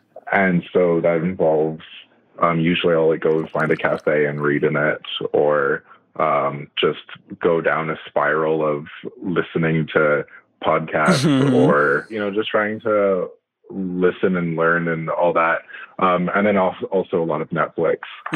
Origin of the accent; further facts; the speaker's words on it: Canada; And, other than that, I'm Canadian.